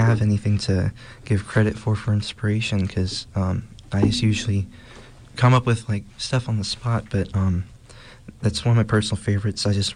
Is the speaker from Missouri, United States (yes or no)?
no; Burgettstown, Pennsylvania, United States; I'm from Burgettstown.